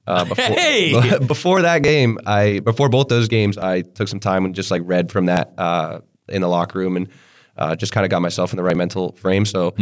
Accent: Florida, United States; born there; I was born in Florida.

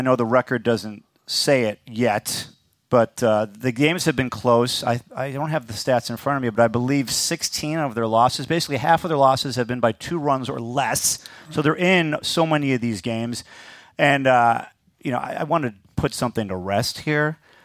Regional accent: Flossmoor, Illinois, United States; I think because I'm from Flossmoore.

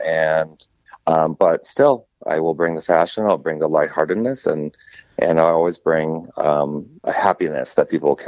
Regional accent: Minnesota, United States; now in Florida, United States; I grew up in Minnesota, so, you know, I cold weather is more comfortable to me. Why I moved to Florida, I have no idea.

